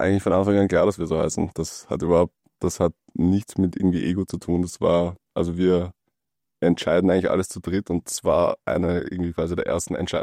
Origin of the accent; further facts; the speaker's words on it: Lower Austria, Austria; also born or lived in Vienna; Ich bin in Wien geboren, aber dann auch ab meinem dritten Lebensjahr auch so ungefähr aus der Gegend, wo der Laurenz heißt, in Niederösterreich.